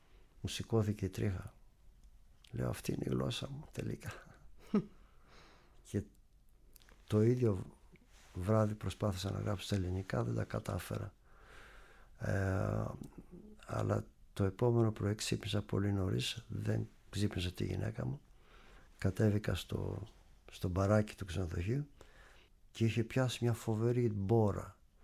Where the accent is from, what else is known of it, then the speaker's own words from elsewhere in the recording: Molaoi, Peloponnese, Greece; όταν το χωριό μου, η Μολάη, αποφάσισαν να δώσουν το όνομά μου